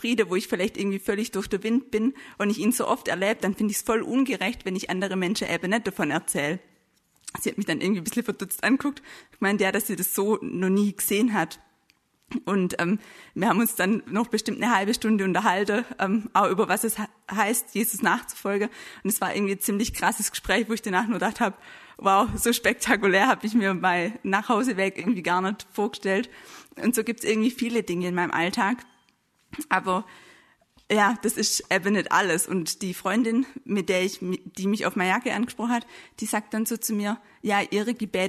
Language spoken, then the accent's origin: German; Bad Teinach, Baden-Württemberg, Germany; now in Stuttgart, Germany